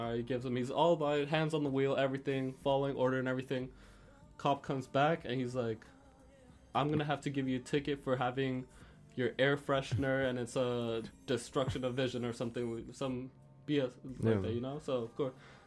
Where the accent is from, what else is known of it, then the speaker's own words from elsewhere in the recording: Chile; also born or lived in New Jersey; now in United States; I come from Chile.